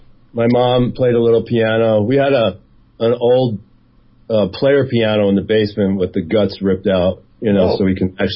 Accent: Edison, New Jersey, United States; New Jersey.

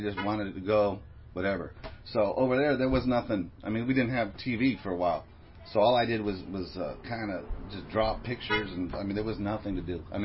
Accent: Torrance, California, United States; born there; I was born in Torrance. We moved here.

